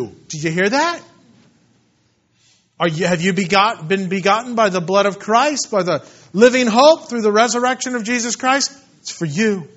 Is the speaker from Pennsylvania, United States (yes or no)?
no; Yorba Linda, California, United States; I'm a homebody. I've been born and raised in Yorba Linda. Never lived outside of the city of Yorba Linda.